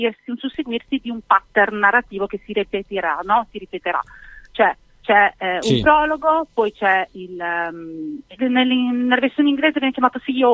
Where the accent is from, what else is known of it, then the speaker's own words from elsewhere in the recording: Bibbiano, Emilia-Romagna, Italy; accent: Emilian; Reggio Emilia, Bibbiano.